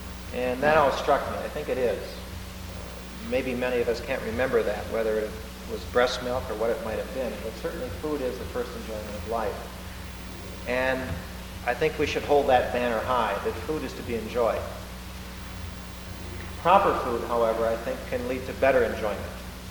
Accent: Wisconsin, United States; I come from Wisconsin, which is a dairy state, so I can use that as an excuse.

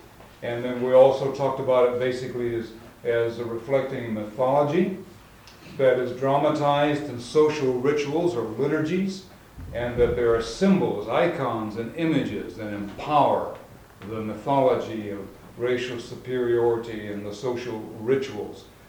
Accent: St. Paul, Minnesota, United States; This is my wife, Nadine. We're from St. Paul, Minnesota.

